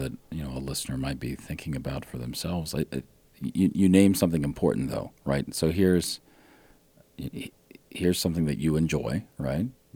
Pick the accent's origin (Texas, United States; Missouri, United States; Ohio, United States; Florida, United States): Ohio, United States; I grew up in Southern Ohio, and so I had to break with my family's allegiance to the Cincinnati Reds